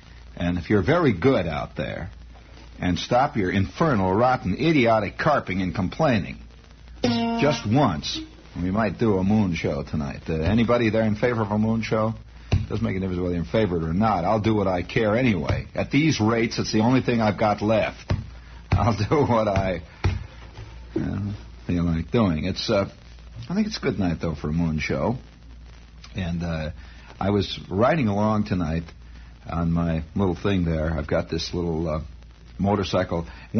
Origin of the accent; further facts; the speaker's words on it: Indiana, United States; as I say, I came from Indiana, where they do have a certain native, native idiocy.